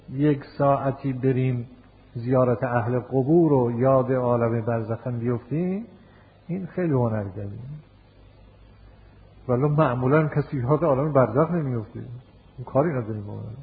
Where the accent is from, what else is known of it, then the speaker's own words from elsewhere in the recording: Yazd, Iran; ما یه عالمی داشتیم تو شهر خودمون، شهر یزد